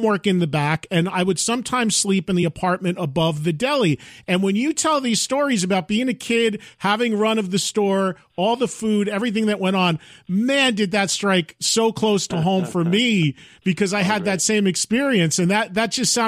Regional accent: New Jersey, United States; Now, I'm from New Jersey, not from Chicago

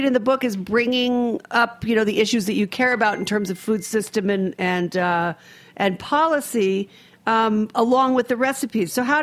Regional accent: New England, United States; Because I'm a New Englander also. I have a house in Rhode Island. I grew up in New England.

